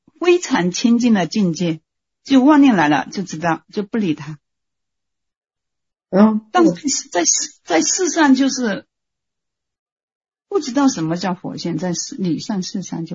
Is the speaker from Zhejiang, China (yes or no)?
yes; Zhejiang, China; 我是浙江的